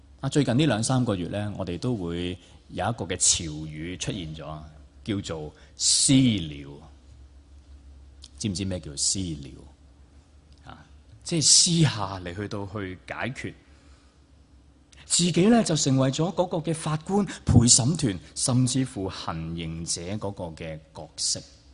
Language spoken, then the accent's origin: Cantonese; Hong Kong; 我作为牧师，作为香港人。